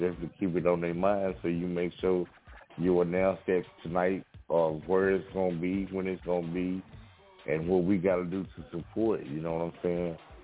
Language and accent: English; Crockett, Texas, United States; they're trying to come up with best dates for my event here in my hometown. They're going to make give me my own day. So it'll be like, you know, like Trey Day in Houston. We're going to have a Hair Love Day in Crockett, Texas.